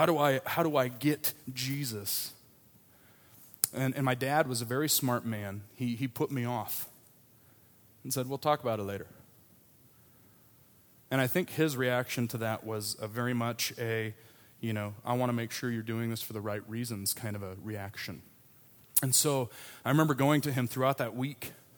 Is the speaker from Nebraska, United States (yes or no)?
yes; Nebraska, United States; I'm from Nebraska. I can't really speak.